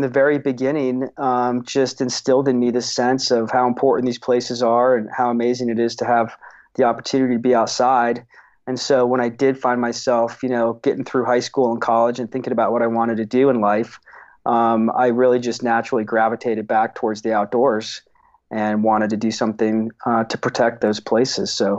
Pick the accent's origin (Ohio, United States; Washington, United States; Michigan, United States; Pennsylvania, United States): Washington, United States; Seattle; I grew up in Seattle in the 70s. My dad was a climber in the Pacific Northwest